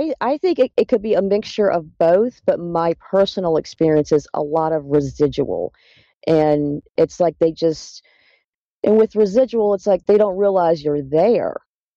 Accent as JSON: {"language": "English", "region": "Virginia", "country": "United States", "tie": "born or raised there", "said": "I was born and raised in Virginia. Been in Virginia my entire life."}